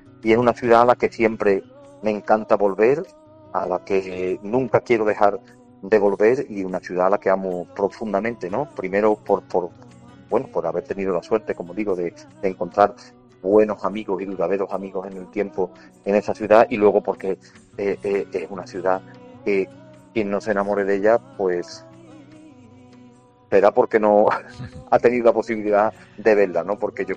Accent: Andalusia, Spain; el 99% son gente de mi tierra, son onubenses.

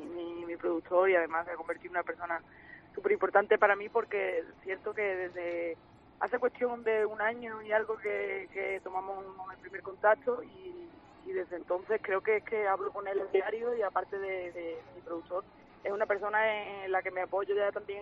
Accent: Huelva, Andalusia, Spain; a todo lo que me está apoyando mi tierra, que es Huelva

